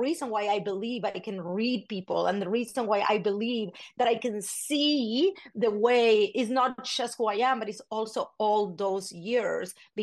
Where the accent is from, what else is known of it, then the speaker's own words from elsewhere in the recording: Argentina; English is a second language; now in Las Vegas, United States; I currently live in Las Vegas, but I'm originally from Argentina.